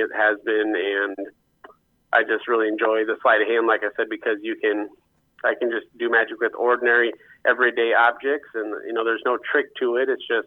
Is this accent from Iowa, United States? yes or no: yes; Muscatine, Iowa, United States; I was born and raised in Muscatine, Iowa.